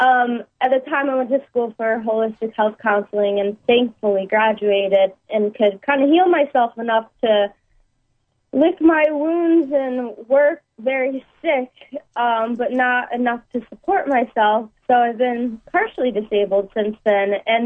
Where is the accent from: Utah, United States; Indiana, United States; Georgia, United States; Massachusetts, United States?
Massachusetts, United States; I'm from Massachusetts.